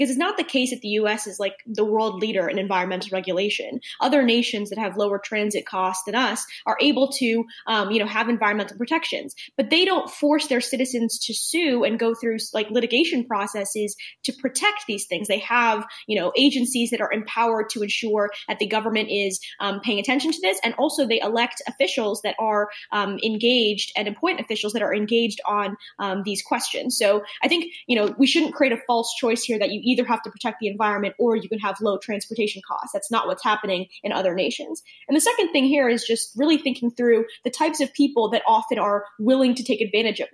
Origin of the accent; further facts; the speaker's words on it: Maryland, United States; I grew up in Maryland, and there was a proposed plan to build a light rail across the county.